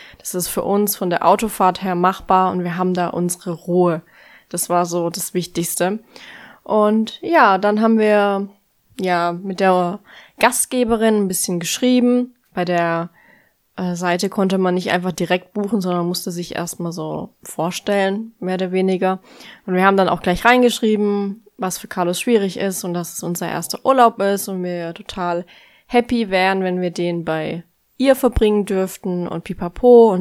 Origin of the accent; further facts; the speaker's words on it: Karlsruhe, Baden-Württemberg, Germany; Wir kommen ja aus dem Raum Karlsruhe, also so roundabout 1,5 Stunden zu fahren.